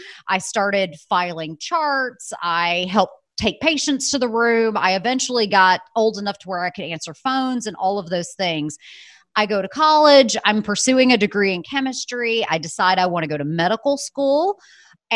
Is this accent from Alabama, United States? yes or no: yes; Alabama, United States; Now, remember, I was born and raised in Alabama.